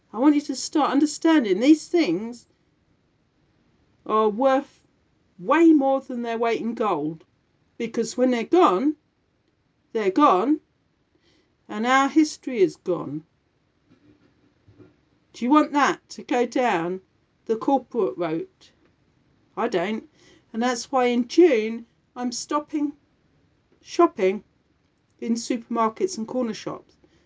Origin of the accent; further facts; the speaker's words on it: United Kingdom; I'm British whether I want to be or not.